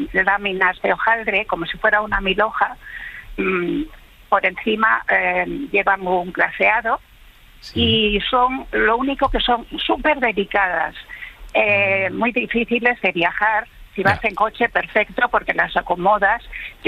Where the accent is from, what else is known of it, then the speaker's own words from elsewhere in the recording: Torrelavega, Cantabria, Spain; now in Barcelona, Spain; Vivo en Barcelona, pero soy cántabra.